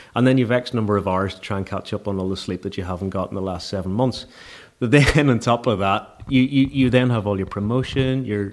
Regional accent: Ireland; I come from Ireland

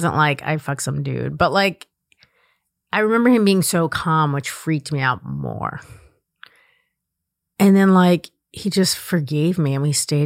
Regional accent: New York, United States; I don't know if it's like being a New Yorker or where I grew up, but we kind of all had that same sense of humor.

